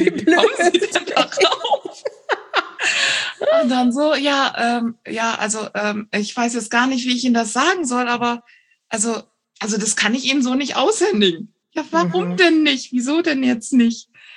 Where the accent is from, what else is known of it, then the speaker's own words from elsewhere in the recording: Cologne, North Rhine-Westphalia, Germany; wir kommen halt ursprünglich aus dem Kölner Bereich.